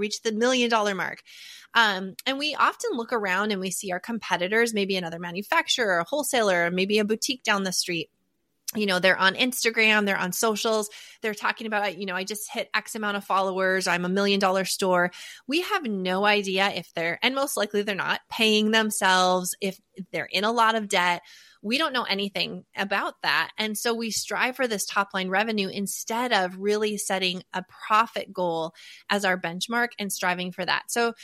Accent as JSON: {"language": "English", "region": "North Dakota", "country": "United States", "tie": "born or raised there", "lives_now": "Nashville, United States", "said": "and raised native of North Dakota, but I live in Nashville now. We finally escaped the winters. But born and raised in North Dakota, third generation entrepreneur."}